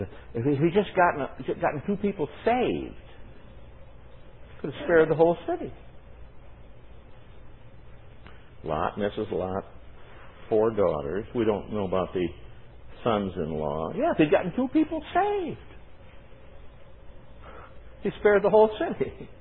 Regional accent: Chicago, Illinois, United States; Now, I grew up in Chicago. Where on a clear day you could see your feet.

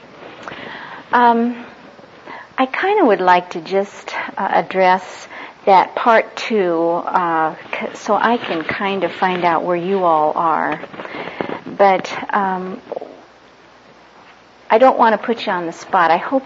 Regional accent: Los Angeles, California, United States; He's pastor of my home church in Los Angeles. I grew up in Los Angeles and met the Navs and so forth there.

